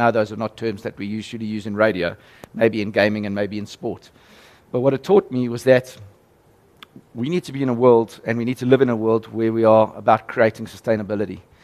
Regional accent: South Africa; from a strategic point of view and as a South African.

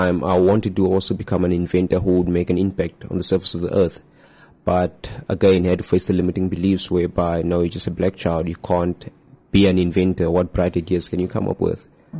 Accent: Vrygrond, Western Cape, South Africa; I am a resident of Vrygrond, born and raised in Vrygrond. It's a small community known for its negative rumors and things like that.

